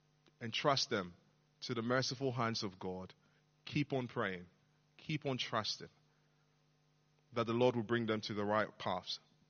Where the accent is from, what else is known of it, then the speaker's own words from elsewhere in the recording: Ghana; When I was growing up in Ghana